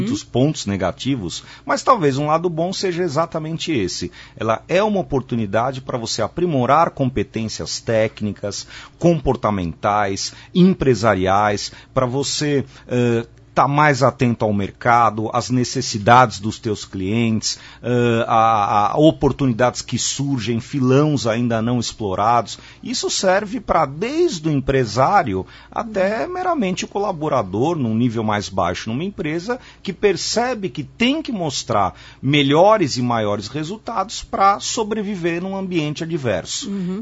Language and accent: Portuguese; Brazil; a gente espera, como brasileiros, como cidadãos